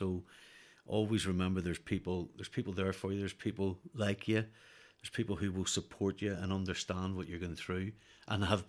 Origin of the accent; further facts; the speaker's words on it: Belfast, Northern Ireland, United Kingdom; I grew up in one in Belfast